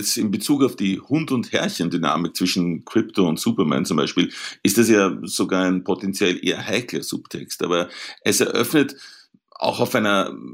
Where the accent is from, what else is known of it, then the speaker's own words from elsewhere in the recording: Vienna, Austria; Ja, in Wien, wo ich her bin eigentlich, wie man vielleicht hören kann.